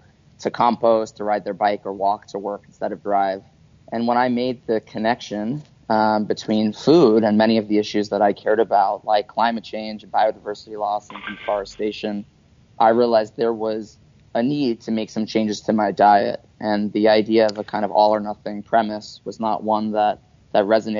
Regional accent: Staten Island, New York, United States; You know, I grew up in Staten Island, New York. It's not known to be a particularly progressive place in terms of New York City.

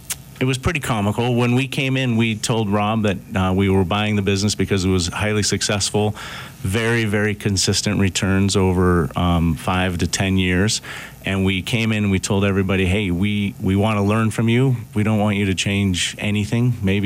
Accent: Park City, Utah, United States; I grew up here in Park City, 74, all the way through the public high school system, through Go Miners, 93

